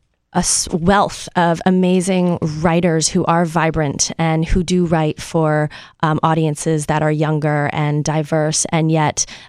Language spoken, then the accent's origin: English; New York City, New York, United States; we grew up here in New York City, and that's how we got to know each other